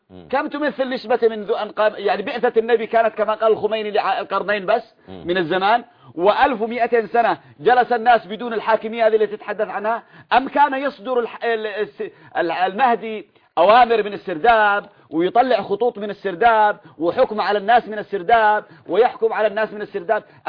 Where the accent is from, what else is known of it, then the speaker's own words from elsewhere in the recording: Yemen; عندنا في اليمن،